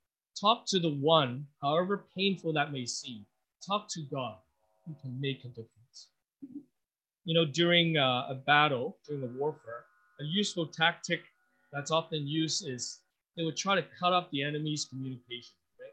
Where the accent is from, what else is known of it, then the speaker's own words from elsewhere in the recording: Hong Kong; now in Singapore; You know, I grew up in Hong Kong, so waiting is it's something that's not in our vocabulary.